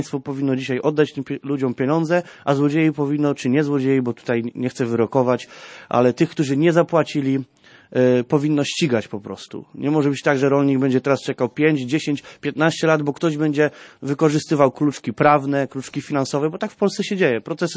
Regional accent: Chełmża, Kuyavian-Pomeranian Voivodeship, Poland; ja akurat pochodzę tutaj z miasta Chełmży

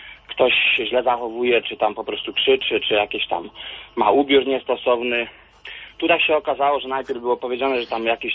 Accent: Lesser Poland, Poland; now in United Kingdom; Ja dzwonię akurat, jestem, bo pracuję w Wielkiej Brytanii, ale ja jestem z południowej Polski, z Orawy.

